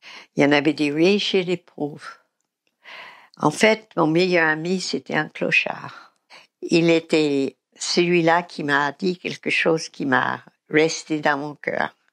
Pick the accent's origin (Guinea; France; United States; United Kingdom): United States; French is a second language; moved away; je me suis habillée avec un blue jeans, parce que je suis américaine